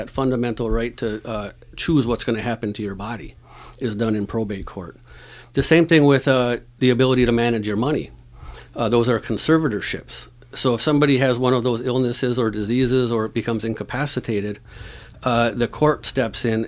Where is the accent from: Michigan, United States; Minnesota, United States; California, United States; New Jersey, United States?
Michigan, United States; Tri-Mountain; I was born and raised here in the Copper Country. I grew up in a little town called Tri-Mountain.